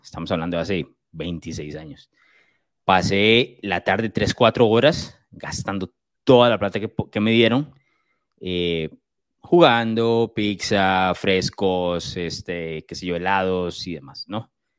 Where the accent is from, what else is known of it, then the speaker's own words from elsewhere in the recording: Limón, Costa Rica; estaban los carnavales acá en Limón, bueno, en la provincia donde yo crecí, en Costa Rica